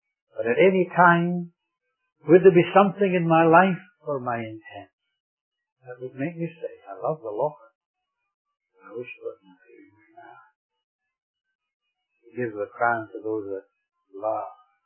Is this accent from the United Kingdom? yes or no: yes; Scotland, United Kingdom; Being a Scot, I suppose, we arranged a means whereby they would get pocket money.